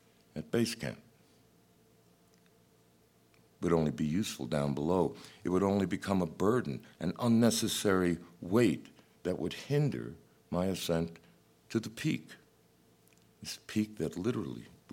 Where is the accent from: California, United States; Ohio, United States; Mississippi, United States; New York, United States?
New York, United States; New York City; Growing up in New York City was a continual battle.